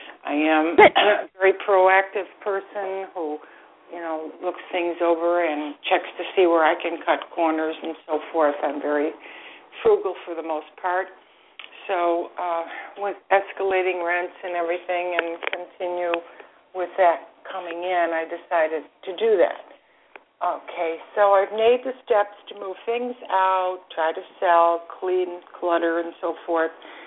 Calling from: Florida, United States; I'm calling you from Florida.

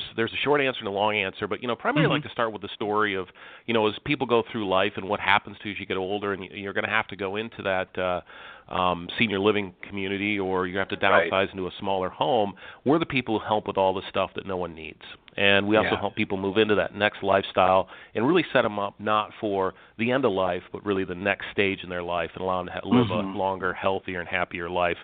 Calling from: Cincinnati, Ohio, United States; Well, I'm calling from the lovely Cincinnati, Ohio.

